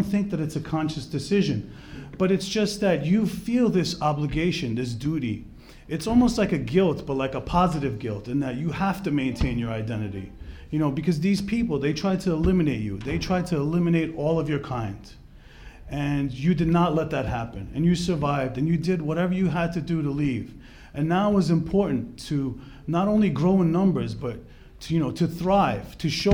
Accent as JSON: {"language": "English", "town": "New York City", "region": "New York", "country": "United States", "tie": "born there", "said": "I was born in Queens, New York in 1972."}